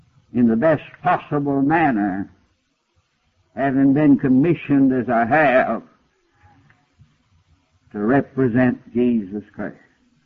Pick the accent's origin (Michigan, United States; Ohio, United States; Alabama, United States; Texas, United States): Alabama, United States; I'm an Alabaman by birth, so I was born and raised in Alabama, so I can talk about my kin folks.